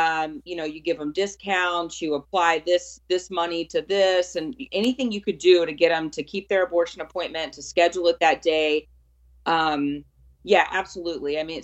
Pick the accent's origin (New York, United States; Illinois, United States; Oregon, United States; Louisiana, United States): Louisiana, United States; I grew up in South Louisiana. There were no abortion clinics anywhere around us, no Planned Parenthoods.